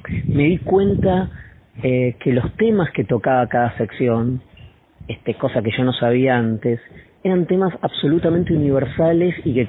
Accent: Argentina; ya que estaba en España y ahora mismo estoy en Cádiz, recomendar a una, y como soy argentino

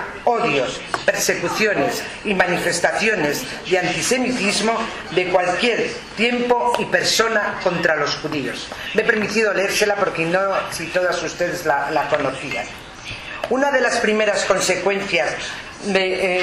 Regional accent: Madrid, Community of Madrid, Spain; me sentiré muy orgullosa como madrileña que soy

